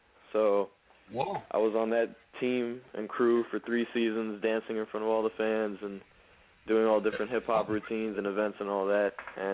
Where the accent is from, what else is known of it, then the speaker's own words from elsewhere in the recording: Mendham, New Jersey, United States; also born or lived in Parsippany; I was born in Parsippany, New Jersey. In New Jersey at the hospital.